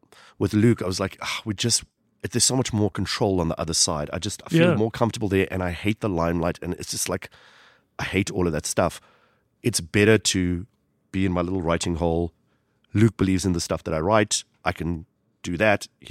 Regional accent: Johannesburg, Gauteng, South Africa; I'm born and bred in Joburg.

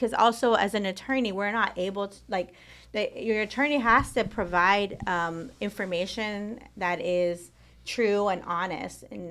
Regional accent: Mexico; We're from Mexico.

